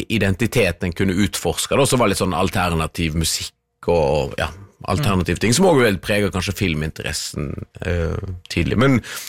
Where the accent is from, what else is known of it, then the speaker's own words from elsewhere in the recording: Husnes, Vestland, Norway; når jeg vokste opp på Husnes, så det er jo da, for meg så er Husnes fremdeles 2-3000.